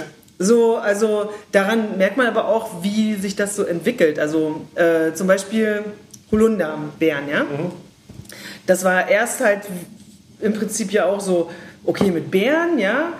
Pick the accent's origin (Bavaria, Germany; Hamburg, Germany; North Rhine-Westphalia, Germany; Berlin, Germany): Bavaria, Germany; Da kommen wir auch aus Franken.